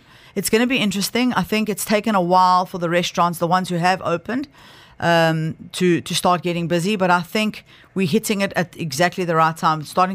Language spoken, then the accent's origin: English; South Africa; born there; I was born in South Africa. I'm Greek heritage, but born in South Africa.